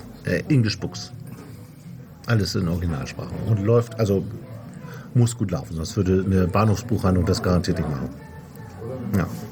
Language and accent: German; Harz, Germany; ich komme aus dem Harz übrigens. Ich bin heute aus dem Harz gekommen.